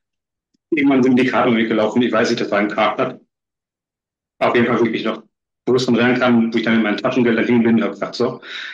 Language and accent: German; Rhineland-Palatinate, Germany; born or raised there